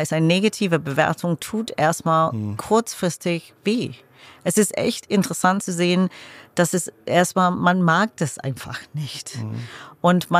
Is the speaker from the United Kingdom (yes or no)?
yes; England, United Kingdom; ich bin Engländerin, deswegen sage ich das ganz offen und ehrlich.